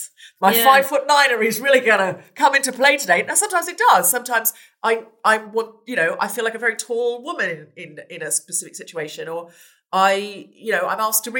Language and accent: English; Gold Coast, Queensland, Australia; now in United Kingdom; I never identified as a Gold Coast girl, as a Queenslander, even as an Australian, really.